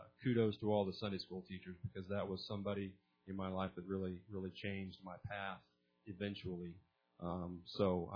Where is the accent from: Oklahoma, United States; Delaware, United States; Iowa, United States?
Iowa, United States; Centerville; I grew up in Centerville, Iowa. I was saved and baptized when I was 10.